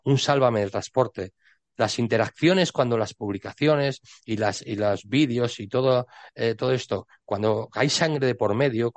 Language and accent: Spanish; Spain; que somos los españoles, que somos el segundo país más grande